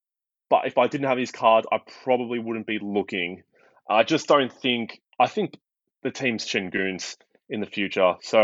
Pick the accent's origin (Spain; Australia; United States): Australia; as a Houston fan and as an Aussie as well